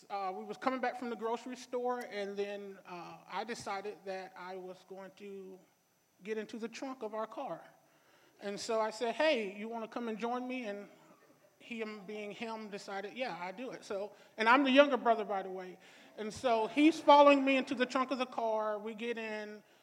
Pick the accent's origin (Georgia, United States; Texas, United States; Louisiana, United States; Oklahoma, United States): Georgia, United States; Atlanta; I am from Atlanta, Georgia. Both my parents are living there along with my brother.